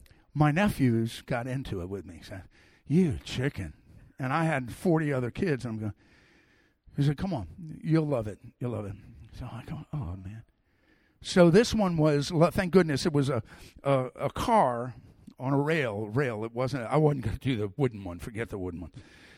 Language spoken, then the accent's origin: English; United States; I'm an American. We're a rock band.